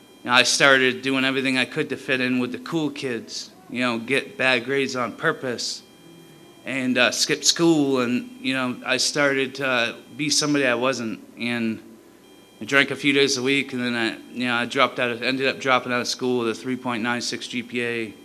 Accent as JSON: {"language": "English", "town": "Sabattus", "region": "Maine", "country": "United States", "said": "I'm 39 years old, and I'm from Sebattis, Maine."}